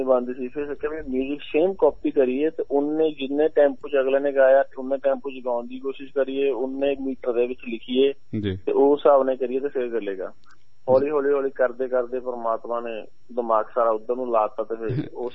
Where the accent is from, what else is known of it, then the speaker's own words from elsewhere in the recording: Sangatpur, Punjab, India; also born or lived in Jalandhar; now in Philippines; ਅਸੀਂ ਬਿਲੋਂਗ ਤਾਂ ਪੰਜਾਬ ਤੋਂ ਕਰਦੇ ਆ, ਮੇਰਾ ਪਿੰਡ ਆ ਸੰਗਤਪੁਰ ਪਿੰਡ ਆ ਫਗਵਾੜੇ ਦੇ ਲਾਗੇ ਪੈਂਦਾ। ਅਸੀਂ ਸੈਟਲ ਵੈਸੇ ਜਲੰਧਰ ਆ ਕਾਫੀ ਸਾਲਾਂ ਤੋਂ।